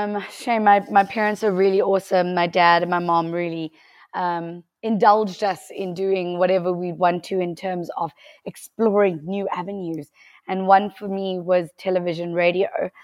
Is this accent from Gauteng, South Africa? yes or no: yes; Johannesburg, Gauteng, South Africa; I grew up in South Africa, in Johannesburg, and radio has always been a passion of mine, and it kind of branched out into TV as well after that. So, yeah, I'm a proudly South African girl.